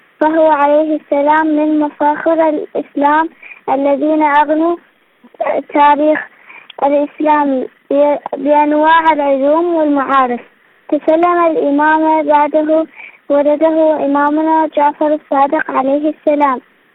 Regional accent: Iraq; من العراق

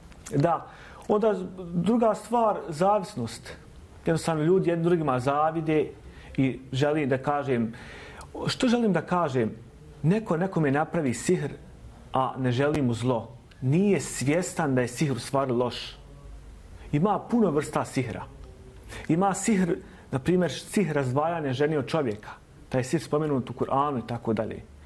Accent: Bosnia & Herzegovina

